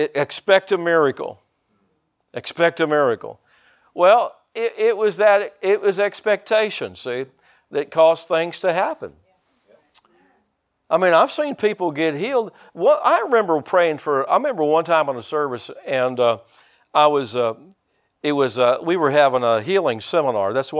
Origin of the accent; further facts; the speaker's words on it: United States; I'm an American.